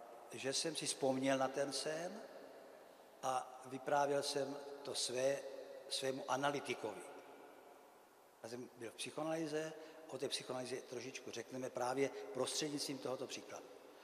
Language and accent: Czech; Moravia, Czechia; já jsem Moravák.